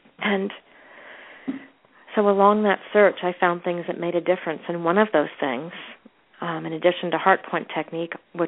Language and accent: English; New England, United States; It looked sort of like snow, but I'm from New England, and I knew it wasn't really snow.